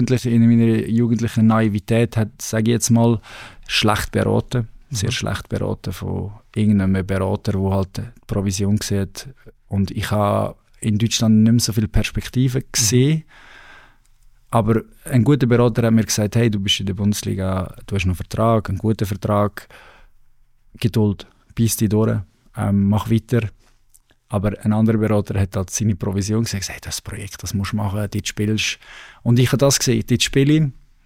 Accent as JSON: {"language": "German", "country": "Switzerland", "tie": "born or raised there", "said": "ich bin Schweizer, in der Schweiz aufgewachsen"}